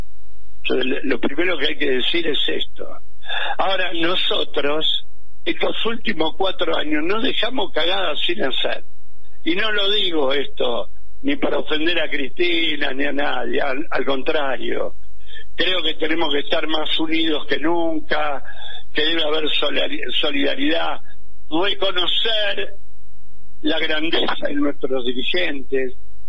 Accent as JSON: {"language": "Spanish", "town": "La Matanza", "region": "Buenos Aires Province", "country": "Argentina", "said": "O como decía aquel poeta de mi tierra, de La Matanza"}